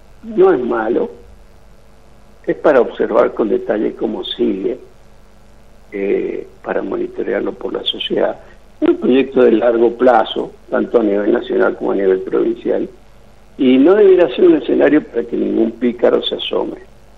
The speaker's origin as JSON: {"language": "Spanish", "country": "Argentina"}